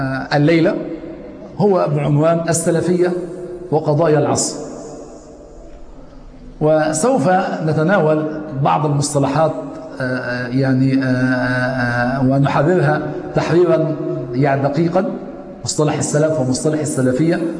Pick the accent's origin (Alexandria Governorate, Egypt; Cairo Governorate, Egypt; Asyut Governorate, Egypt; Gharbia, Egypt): Gharbia, Egypt; Tanta; وأنا من طنطا فقلت لعلي كنت على سفر بالأمس